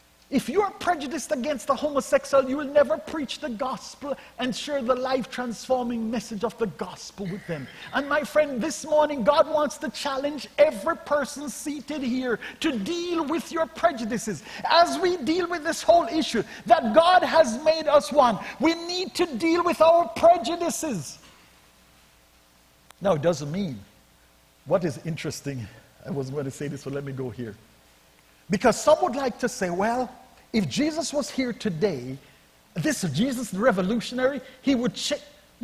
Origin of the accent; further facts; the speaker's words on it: Jamaica; I grew up in Jamaica